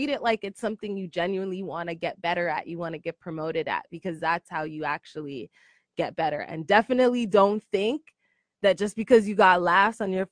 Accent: Canada; I'm Canadian black, which is just a different type of black person.

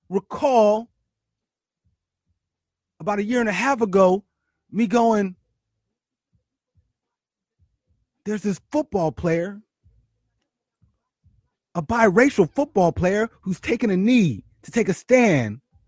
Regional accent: Philadelphia, Pennsylvania, United States; being as though I grew up in Philly and went to Philly public school.

